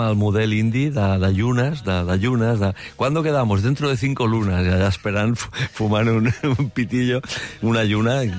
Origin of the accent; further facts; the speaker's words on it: Barcelona, Catalonia, Spain; Jo vaig néixer al barri, al Poblenou, a la caseta, a la planta baixa, no? Que érem ben bé, érem quasi barraquetes, no? D'emigrants, la gent que venia de Múrcia, d'Andalusia... I jo sóc fill del barri